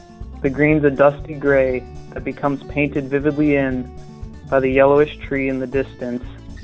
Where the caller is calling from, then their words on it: St. Louis, Missouri, United States; I'm calling from St. Louis, Missouri, 4th October, 2020.